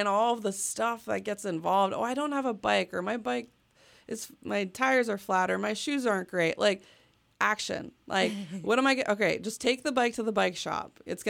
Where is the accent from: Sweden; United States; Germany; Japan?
Germany; I grew up in Germany